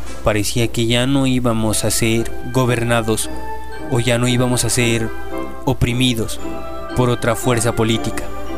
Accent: Colombia; Hemos llegado al punto de ya no vernos como hermanos colombianos.

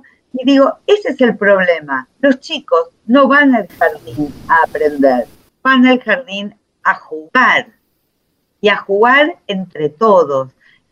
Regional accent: Buenos Aires, Argentina; born there; moved away as an adult; now in Rosario, Argentina; yo nací en Buenos Aires, Argentina, pero muy temprano, a los 22 años, ya me vine a vivir a Rosario, que queda en la provincia de Santa Fe

